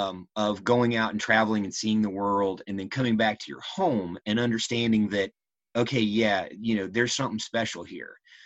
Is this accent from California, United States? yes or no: no; Virginia, United States; This is my, you know, these are my roots. I'm definitely a Virginian. I'm definitely a Southerner. Like you said, this is where my roots are. This is where my family is.